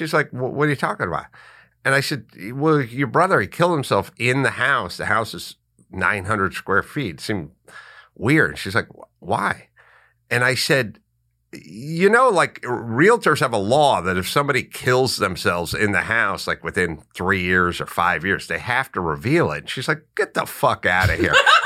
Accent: North Hollywood, California, United States; You know, I was from North Hollywood. This is the 70s, early 80s.

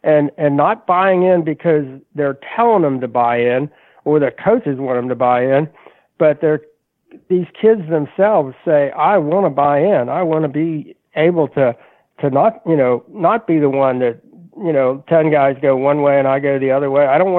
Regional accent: Kentucky, United States; I mean, I grew up in Kentucky.

